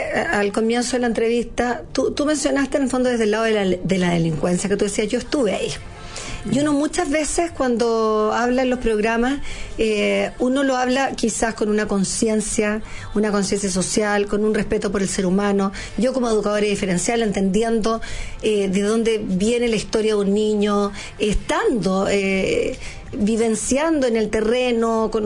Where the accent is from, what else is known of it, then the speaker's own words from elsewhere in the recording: Chile; Somos todos chilenos, pero cuando uno es chileno y se siente invisible, eso te frustra, eso duele.